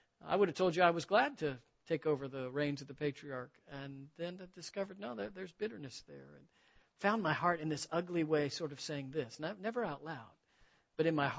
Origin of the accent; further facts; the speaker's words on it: Florida, United States; also born or lived in Arkansas; I grew up in South Florida, and for the last 5 years, I've had the opportunity as an old man to go back home. And so Florida makes sense to me, and the culture and the climate is my preference.